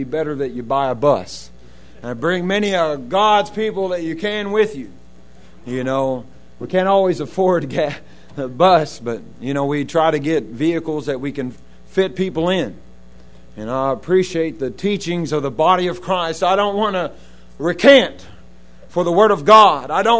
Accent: Russellville, Arkansas, United States; I'm from Russellville, Arkansas. Had to specify which Russellville.

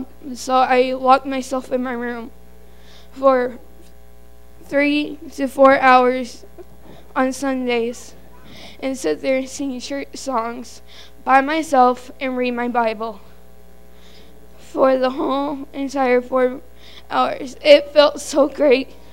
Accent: Eau Claire, Wisconsin, United States; I'm from, well, I came here with the Sisal group, but I'm originally from Wisconsin, of which is in this big city called Eau Claire.

